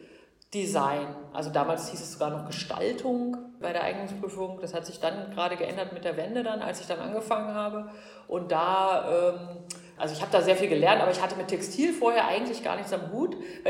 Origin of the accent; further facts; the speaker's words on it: East Germany, Germany; also ich bin ja in der DDR aufgewachsen